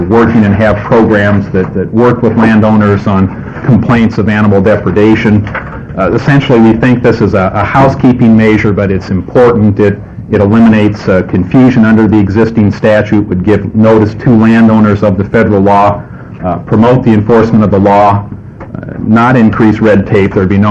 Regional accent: Corvallis, Oregon, United States; I'm from Corvallis, and I'm representing the Corvallis Audubon Society.

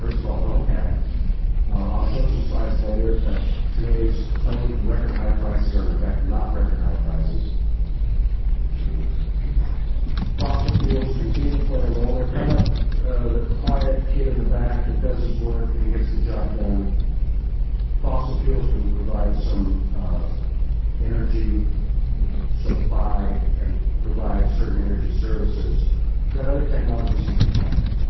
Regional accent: California, United States; I'm from California, and I know we have yet had in this part of the deregulation scene in California.

